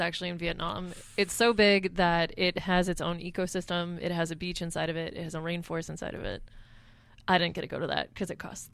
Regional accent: United States; Well, I'm also coming there as an American with American money.

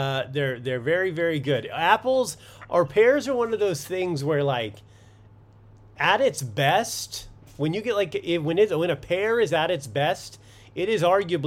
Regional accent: California, United States; I loved avocados. I grew up in Southern California. My grandma had an avocado tree in the backyard, and you know, big Latino family.

